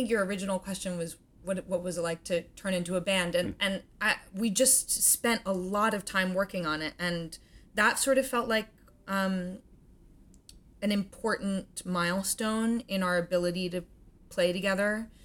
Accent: Washington, District of Columbia, United States; I mean, I grew up mostly in Washington, D.C., but my family is from New York, and I grew up seeing shows on Broadway, particularly with my grandmother.

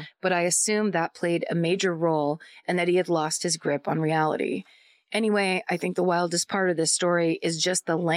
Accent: Wilkes-Barre, Pennsylvania, United States; My hometown murder happened in the fall of 2014 in the Pocono Mountains in Pennsylvania. I happen to be home in Wilkes Bar.

